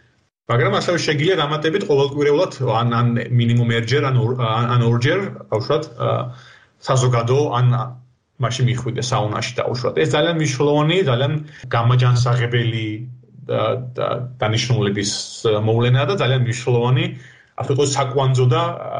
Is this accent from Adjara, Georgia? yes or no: yes; Batumi, Adjara, Georgia; რა თქმა უნდა დავიბად და გავიზარდე ბათუმში